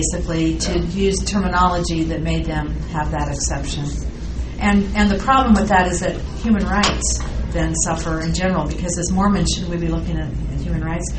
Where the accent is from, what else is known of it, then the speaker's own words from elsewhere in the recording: Utah, United States; Well, I know that most of us are taught to be pretty good little obedient kids growing up in Utah